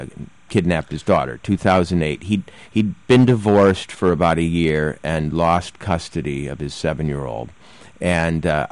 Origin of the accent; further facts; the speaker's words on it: Minnesota, United States; You know, I grew up in Minnesota.